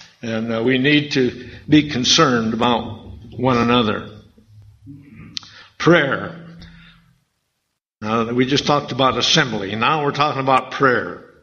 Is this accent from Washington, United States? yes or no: yes; Washington, United States; moved away as an adult; now in Trail, Canada; We came from Washington State, and we came to Canada to start a church over there in Trail, and we're still there.